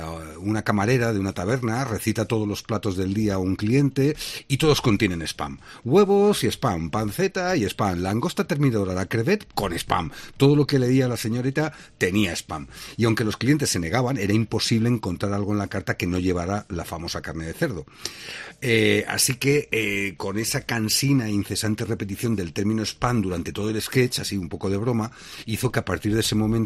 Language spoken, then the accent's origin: Spanish; Spain; Bueno, como español y teniendo una ñ en mi apellido, te diría que para fastidiar